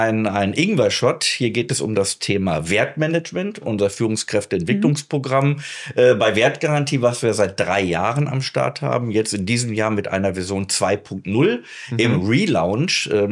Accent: North Rhine-Westphalia, Germany; also born or lived in Lower Saxony; now in Hannover, Germany; 56 Jahre bin ich alt, wohne hier in Hannover in Kirchrode, bin gebürtiger Niedersachse, wie man wahrscheinlich an der Aussprache auch hört, aufgewachsen allerdings im Rheinland, im Kölner Umfeld, wo meine Familie auch herkommt

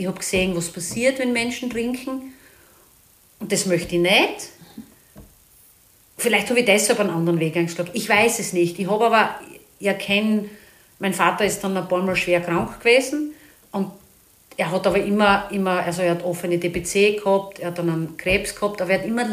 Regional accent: Graz, Styria, Austria; born there; also born or lived in Salzburg / Unterpremstätten / Stahlhof; Geboren bin ich in Graz und dann sind wir in Salzburg, Unterbremstetten und dann sind wir nach Stahlhof gekommen.

